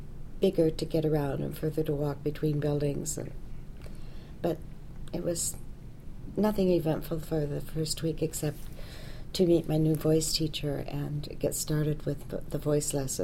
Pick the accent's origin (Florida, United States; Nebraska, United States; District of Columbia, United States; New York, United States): Nebraska, United States; Blair; also born or lived in Traer, Iowa; Well, I was born in Traer, Iowa, but I was raised in Blair, Nebraska, just over the Missouri River.